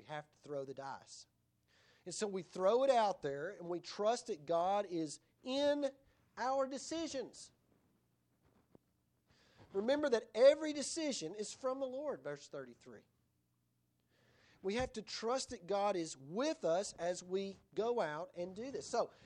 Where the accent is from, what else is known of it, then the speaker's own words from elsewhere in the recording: United States; I'm part of the United States. I'm American. I'm American, right?